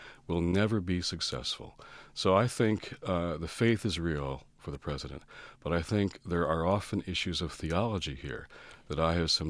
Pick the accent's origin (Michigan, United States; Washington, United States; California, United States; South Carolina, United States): Michigan, United States; Detroit; I was 14 growing up in Detroit